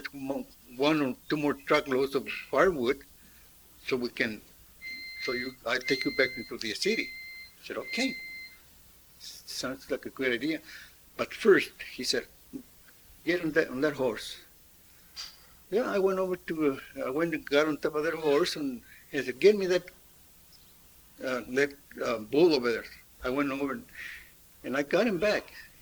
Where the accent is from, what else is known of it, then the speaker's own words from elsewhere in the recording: California, United States; born there; I was born in California, I'm going back.